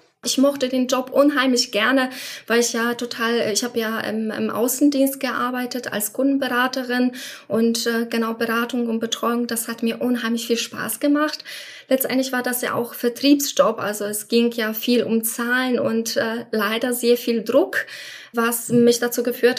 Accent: Poland; German is a second language; moved away as an adult; now in Germany; ich komme ursprünglich aus Polen und da muss ich immer ein bisschen weiter rausholen. Ich bin mit 18 tatsächlich nach Deutschland gekommen, ganz alleine, ohne meine Familie

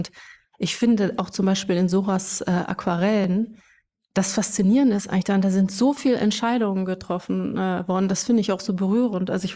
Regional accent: Münster, North Rhine-Westphalia, Germany; born there; ich bin in Münster geboren. Das ist eine kleine Stadt in Nordrhein-Westfalen. Auch sehr katholisch erzogen worden, also von der einen Seite mütterlicherseits und von der anderen Seite also auch viele Pfarrer in meiner Familie.

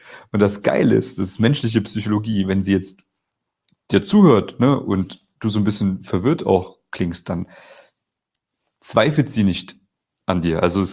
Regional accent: Germany; Ich komme ja aus Deutschland, hörst du ja wahrscheinlich. Piefke, oder?

